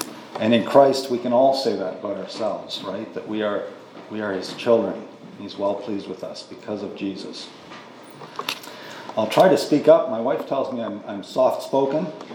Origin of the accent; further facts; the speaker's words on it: Sudbury, Ontario, Canada; now in Toronto, Canada; I come from Melrose Baptist, and originally come from Sudbury, Ontario.